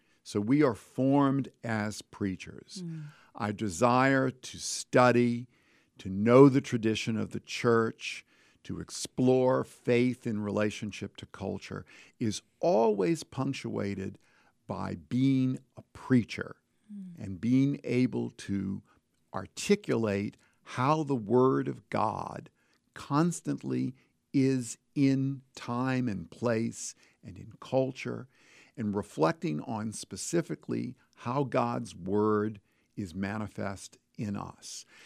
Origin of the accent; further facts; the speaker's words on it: New Orleans, Louisiana, United States; also born or lived in Dallas, United States; I turned back to the priory in my hometown and in New Orleans, in my parish